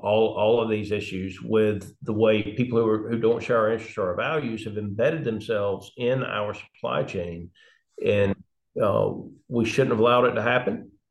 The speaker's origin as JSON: {"language": "English", "region": "Georgia", "country": "United States", "tie": "born or raised there", "said": "in my part of the world, and I grew up in Tift County, so I'm south of central Georgia, and, you know, good farmland in that area"}